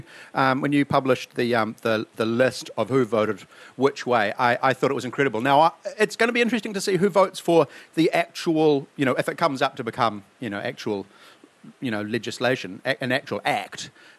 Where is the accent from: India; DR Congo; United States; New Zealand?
New Zealand; Ponsonby, Auckland; From my childhood, growing up in Ponsonby in the 70s and 80s, when it was a much more interesting suburb than it is now